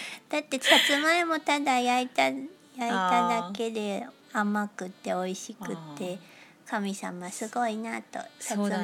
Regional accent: Fukushima, Japan; で私たちは出身地の福島県の福島市の隣に伊達市ってあるんですけど

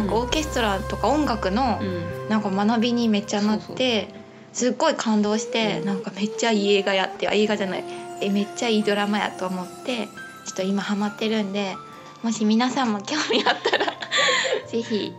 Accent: Osaka, Japan; しかも関西人だから、うん、なんかすごい意気投合して、うん、なんか私奈良なのみたいなこと言われて、私大阪なのみたいな感じ

